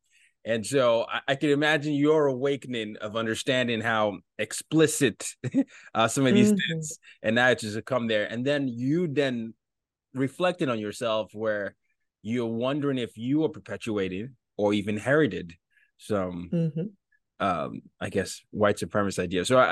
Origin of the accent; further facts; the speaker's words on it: Nigeria; I'm from Nigeria, but, you know, I grew up in five countries, four continents.